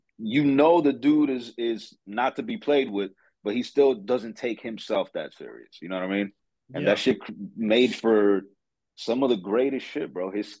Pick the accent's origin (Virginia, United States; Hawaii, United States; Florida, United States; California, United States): Florida, United States; Miami; Like I'm from Miami, bro.